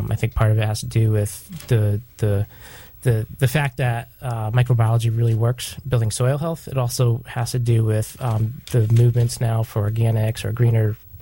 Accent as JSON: {"language": "English", "region": "Connecticut", "country": "United States", "said": "I'm from Connecticut, and we're currently located in North Branford, Connecticut."}